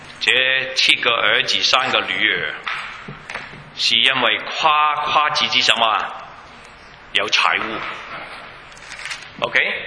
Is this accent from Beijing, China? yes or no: no; Guangdong, China; Chinese is a second language; 你知道我是广东人啦